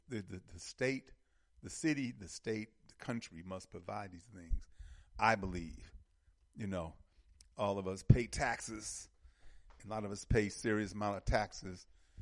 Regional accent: Wisconsin, United States; now in Georgia, United States; You know, I came from Wisconsin. Yeah, I came from Wisconsin.

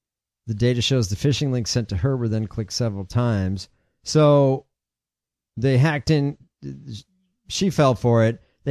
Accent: Chicago, Illinois, United States; also born or lived in Wisconsin; Born and raised in Chicago. Yeah. I don't care how long I was in Wisconsin.

